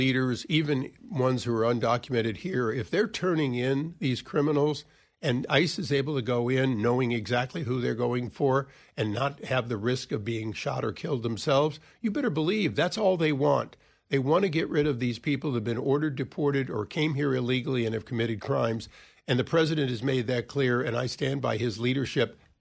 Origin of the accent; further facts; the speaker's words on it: United States; I'm an American. Born and raised here, and served in the military here.